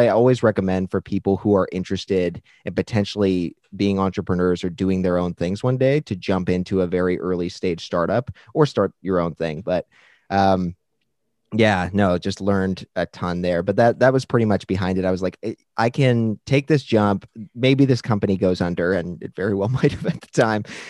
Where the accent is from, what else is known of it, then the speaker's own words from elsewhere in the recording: British Columbia, Canada; also born or lived in Newfoundland; So I'm kind of from all over Canada. I was born in Newfoundland, moved to BC pretty young.